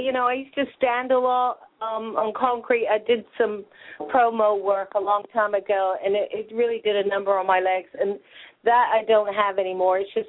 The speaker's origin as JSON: {"language": "English", "region": "England", "country": "United Kingdom", "said": "I'm from England."}